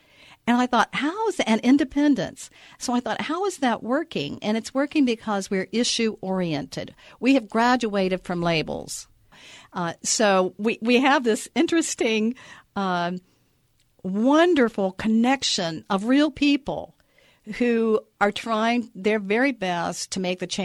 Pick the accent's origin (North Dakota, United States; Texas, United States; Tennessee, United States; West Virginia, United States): West Virginia, United States; I'm a coal miner's daughter. I grew up on Buzzard Rock Mountain north of Charleston, that we didn't have hot and cold running water